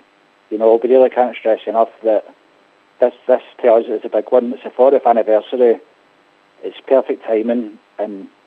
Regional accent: Glasgow, Scotland, United Kingdom; now in Donegal, Ireland; obviously I'm from Glasgow, but I've lived in Donegal the last 10 years. Both my parents are from Donegal

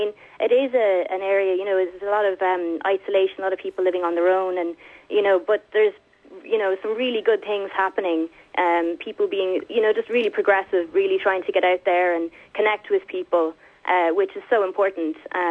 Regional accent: Dublin, Leinster, Ireland; now in Inishowen, Ireland; I'm not obviously from Inishowen, and I'm from Dublin. But I moved

